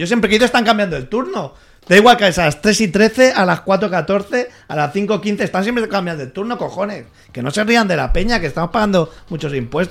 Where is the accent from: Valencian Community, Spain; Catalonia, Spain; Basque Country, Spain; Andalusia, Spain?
Catalonia, Spain; Barcelona; yo soy de Barcelona, he nacido en Barcelona, he vivido en un montón de barrios de Barcelona